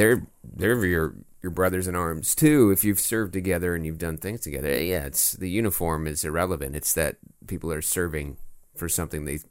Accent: Longmont, Colorado, United States; I was out there. My hometown is Longmont, Colorado. I was staying with my mom out in Fort Lupton.

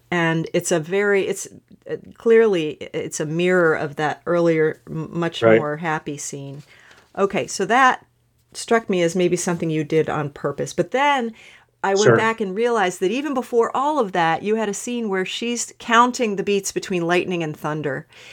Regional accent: Ohio, United States; Yeah, I grew up in Ohio.

